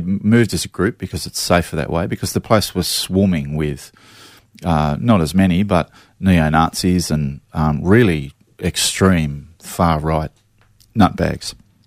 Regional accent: Sydney, New South Wales, Australia; born and bred in Sydney, age 45, feel every bit of it, and a bit of Scottish, Irish and Māori heritage.

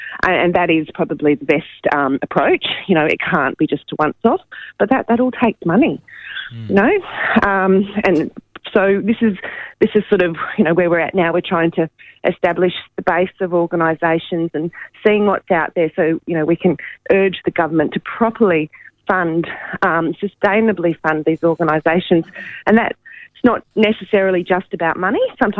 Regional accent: Western Australia, Australia; In my home state here of WA, it's 41 times

